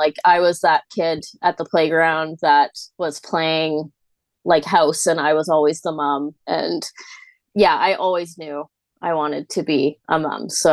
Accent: Vancouver, British Columbia, Canada; I am born and raised and still live in Vancouver, Canada.

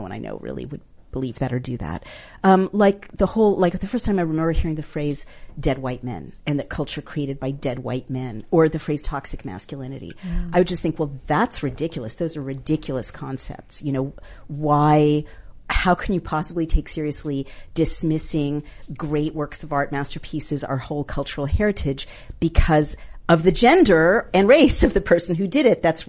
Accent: New York, United States; We're both from New York. We both know.

